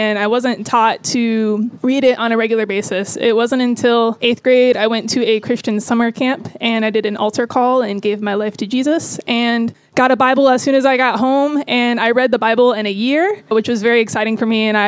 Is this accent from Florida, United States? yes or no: yes; Tallahassee, Florida, United States; I am from Tallahassee, Florida, moving pretty soon to Phoenix, Arizona.